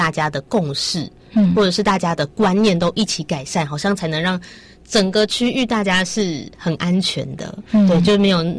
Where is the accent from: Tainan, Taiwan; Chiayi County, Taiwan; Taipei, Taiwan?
Taipei, Taiwan; 因为我自己是从小都在台北长大啦，然后我其实没有迫切需要考驾照的需求